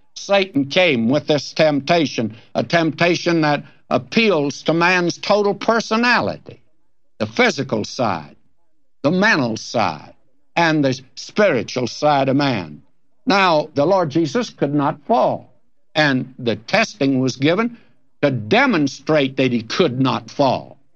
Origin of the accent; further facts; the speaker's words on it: Texas, United States; I'm a Texan who wants to go back there. That's where I lived as a boy.